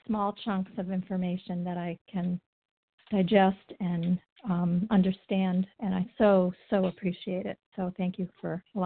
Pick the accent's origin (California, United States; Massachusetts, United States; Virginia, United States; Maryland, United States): Massachusetts, United States; from the Berkshires of Massachusetts